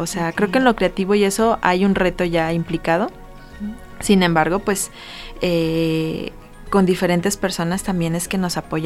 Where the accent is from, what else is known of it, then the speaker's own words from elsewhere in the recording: Mexico; como mexicanos que tenemos un acceso más fácil a verlas en museos de aquí o en recintos aquí mismo